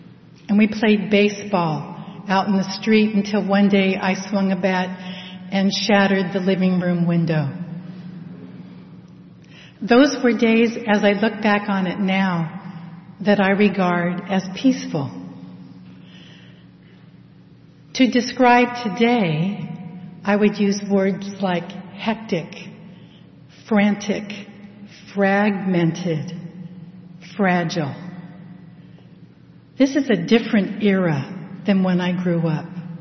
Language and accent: English; Manhattan Beach, California, United States; And I have very fond memories of my home growing up in Manhattan Beach.